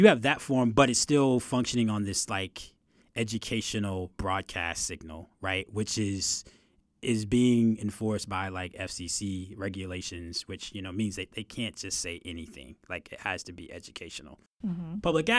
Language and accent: English; West Palm Beach, Florida, United States; an African-American community newspaper that was produced in my hometown, so of West Palm Beach